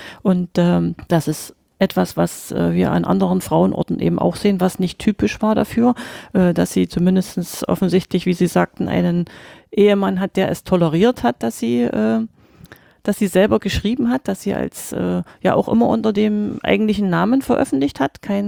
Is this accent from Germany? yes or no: yes; Halle, Saxony-Anhalt, Germany; meiner Heimatstadt Halle